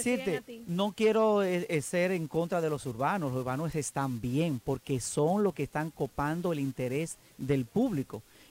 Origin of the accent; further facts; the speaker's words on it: Los Alcarrizos, Santo Domingo, Dominican Republic; Pues yo me crié en Los Alcarrizos, más de 30 años